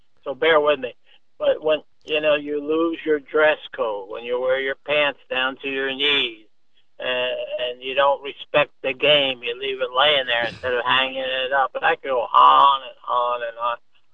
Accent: New York, United States; born there; And the smartest thing I did was I was born in the Hudson Valley.

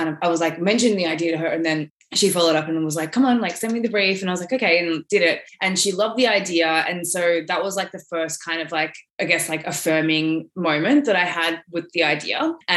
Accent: St Kilda, Victoria, Australia; I grew up in St. Kilda and Elwood and all those suburbs that are, you know, very affluent, very inner city.

